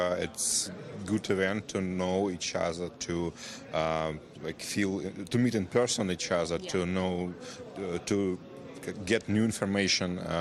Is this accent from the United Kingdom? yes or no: no; Russia; I came from Russia. I'm living in Moscow.